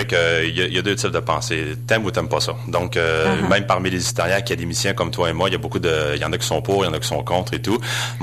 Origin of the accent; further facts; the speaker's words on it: Saint-Martin, Quebec, Canada; fait, on est de Saint-Martin en Beauce et de la région de Saint-Georges.